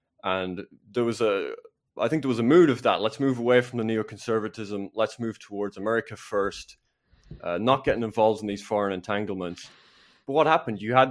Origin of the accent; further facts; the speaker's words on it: Ireland; I want to preserve my identity, my heritage. I'm Irish. I share the views of the majority of Irish people.